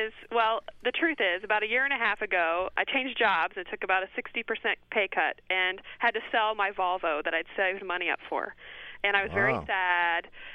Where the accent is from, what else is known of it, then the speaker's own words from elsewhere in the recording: Anderson, Indiana, United States; from Anderson, Indiana.